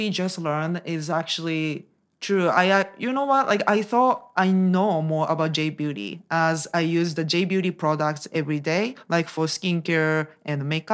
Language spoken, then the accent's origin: English; Japan; I'm also from Japan, so I think if you live in Japan